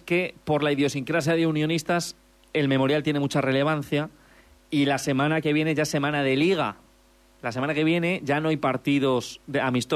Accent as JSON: {"language": "Spanish", "town": "La Garganta", "region": "Extremadura", "country": "Spain", "tie": "born or raised there", "said": "ánimo a mi pueblo, que es la garganta, ¿eh? En Cáceres, ánimo para todos."}